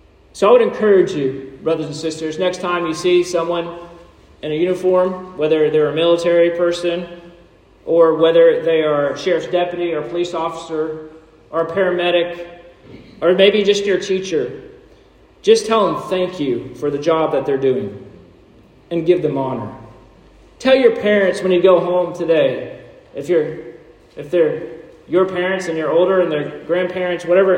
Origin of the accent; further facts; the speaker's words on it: the South, United States; You know, I grew up in the South, and so for me, one of the ways in which we show respect is by saying yes, sir, and yes, ma'am